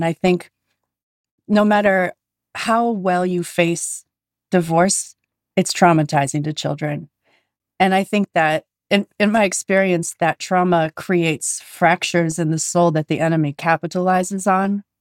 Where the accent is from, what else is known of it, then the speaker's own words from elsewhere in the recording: Superior, Wisconsin, United States; And my parents were young. So I grew up in Superior, Wisconsin. And my parents didn't have a car.